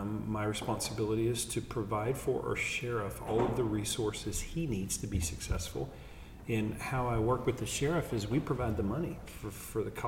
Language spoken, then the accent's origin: English; Round Rock, Texas, United States; Well, I'm a Williamson County boy. I was born in Georgetown, raised in Round Rock.